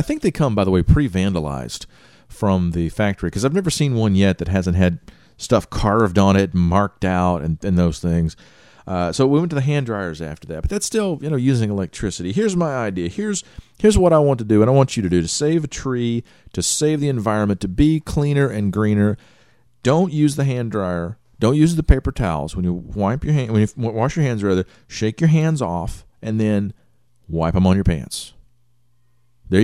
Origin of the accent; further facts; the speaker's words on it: Texas, United States; National championship game, the guy that won it with LSU and his best lineman, both from my hometown.